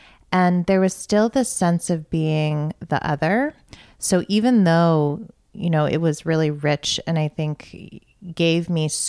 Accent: Virginia, United States; Yeah, actually, I grew up in Northern Virginia.

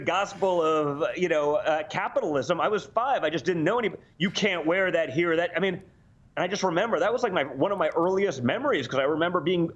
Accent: New York City, New York, United States; I'm from New York City, son of a billionaire. I went to an Ivy League school.

